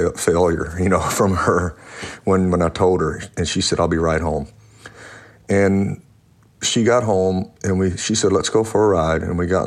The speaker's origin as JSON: {"language": "English", "region": "Louisiana", "country": "United States", "tie": "born or raised there", "said": "I grew up in Louisiana, remember, and sort of, you know, in a rural community, and which was, it was a beautiful and great community."}